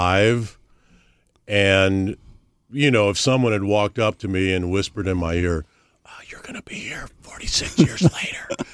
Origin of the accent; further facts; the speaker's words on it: St. Charles, United States; So I grew up in St. Charles.